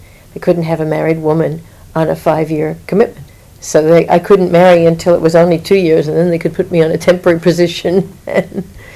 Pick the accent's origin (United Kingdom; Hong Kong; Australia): Australia; Melbourne, Victoria; moved away as an adult; now in United States; I grew up in Melbourne, Australia. My family immigrated to the U.S. in 1962 when I was a college student.